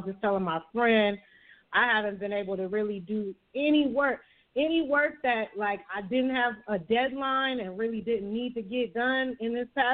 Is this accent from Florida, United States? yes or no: no; Oakland, California, United States; like I said, I'm from Oakland, like when Oscar Grant happened right out here.